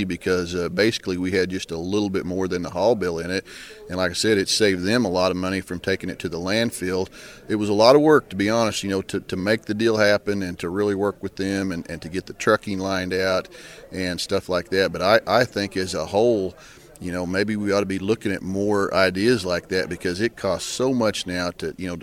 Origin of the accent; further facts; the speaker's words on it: Missouri, United States; I'm from Wright County, Missouri. I farm about 220 acres, 13 miles north of Mountain Grove.